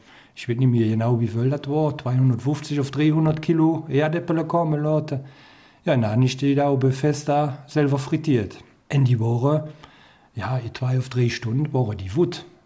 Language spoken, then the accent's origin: German; Belgium; Das wird vor als Belgier.